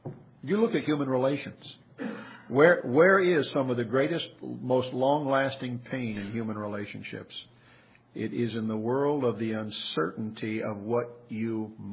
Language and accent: English; Pasadena, California, United States; I remember growing up in Pasadena as a teenager.